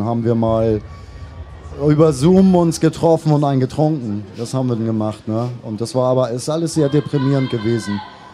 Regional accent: Hamburg, Germany; Und das fällt mir als Hamburger besonders leicht, maritime Stücke zu schreiben.

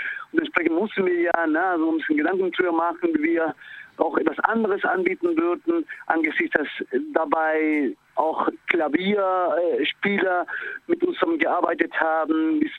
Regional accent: Argentina; now in Germany; Also ich als Argentinier, der in Deutschland lebt

